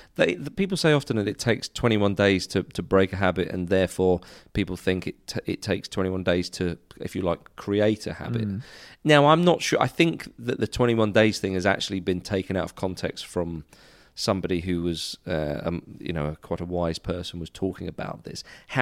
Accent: England, United Kingdom; Because we're English. And we pronounce J's.

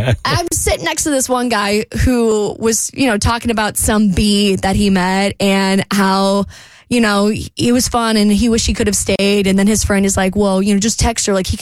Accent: Jacksonville, Florida, United States; me and my friend went to a dive bar in Jacksonville. It's my hometown

